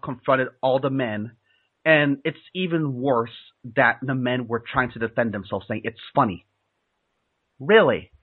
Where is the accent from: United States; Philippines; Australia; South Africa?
Philippines; we're both Filipino